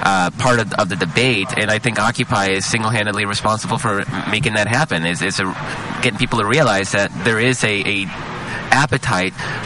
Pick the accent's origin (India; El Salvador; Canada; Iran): El Salvador; now in United States; I'm an immigrant. I came to this country from El Salvador during the Salvadoran Civil War, so this is an issue dear to me